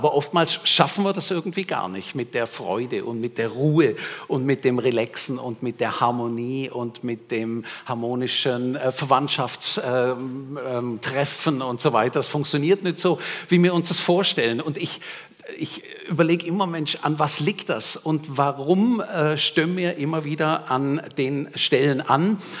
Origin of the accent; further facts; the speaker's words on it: Germany; moved away; Oder wenn ich in mein Heimatland nach Deutschland schaue